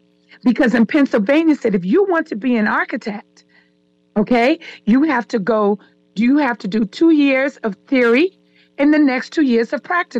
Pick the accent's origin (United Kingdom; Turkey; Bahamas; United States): Bahamas; I may know what a settee is because I grew up in the Bahamas. Okay? And we used to call couches settee here.